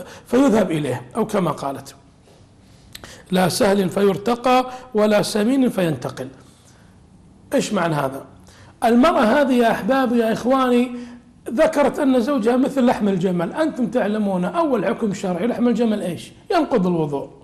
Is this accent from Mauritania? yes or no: no; Saudi Arabia; ليالي المنطقة الجنوبية عندنا في المملكة العربية السعودية